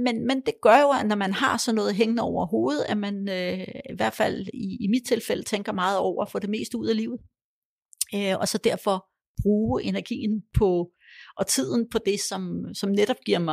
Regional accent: Poland; born there; Danish is a second language; og jeg er født i Polen, jeg kunne også godt tale polsk stadigvæk

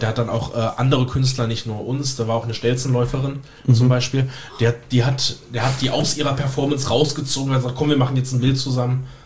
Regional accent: Erfurt, Thuringia, Germany; da war ich in Erfurt, meiner Heimat.

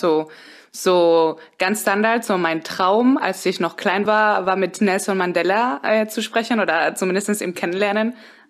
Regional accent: Spain; Also mein Vater ist auch schon in Europa geboren worden und ich bin auch in Spanien aufgewachsen.

